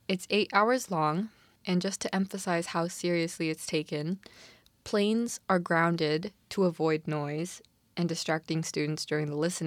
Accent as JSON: {"language": "English", "country": "Canada", "tie": "born or raised there", "said": "that's part of the reason why I grew up in Canada and not Korea."}